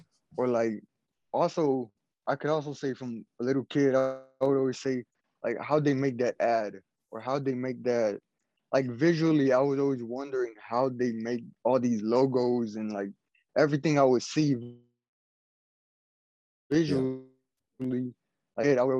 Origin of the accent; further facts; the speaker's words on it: Houston, Texas, United States; I'm from Houston, Texas, and I'm a graphic designer.